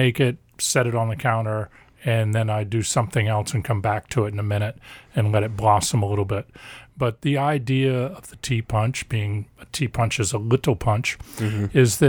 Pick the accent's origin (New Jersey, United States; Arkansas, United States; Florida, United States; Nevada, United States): Florida, United States; I grew up in Florida.